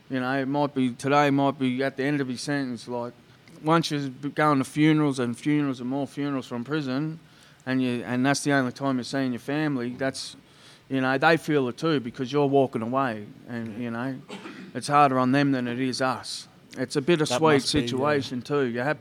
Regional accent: Shepparton, Victoria, Australia; Like, I'm from Shepparton

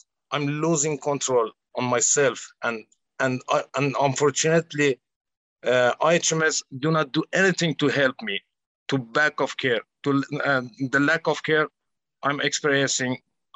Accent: Iran; I can only say that I grew up in Iran, which is ruled by a dictatorial government that kills people easily, and everyone knows that.

